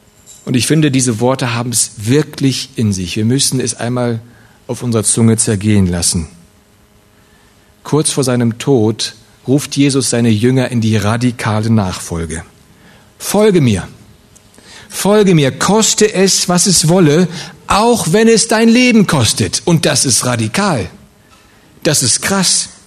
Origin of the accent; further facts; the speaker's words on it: Russia; Ich komme aus Russland und meine Vorfahren haben in Russland heftig gelitten für ihren Glauben.